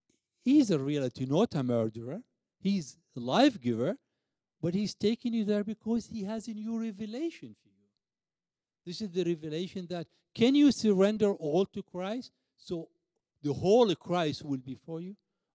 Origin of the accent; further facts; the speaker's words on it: Iraq; English is a second language; you know, I came from Iraq and to meet this lady